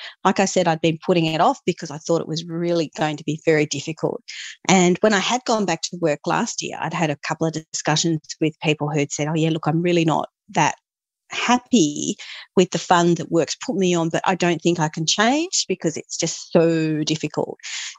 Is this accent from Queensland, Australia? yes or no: no; Canberra, Australian Capital Territory, Australia; there are a number of financial planners in my hometown of Canberra, for instance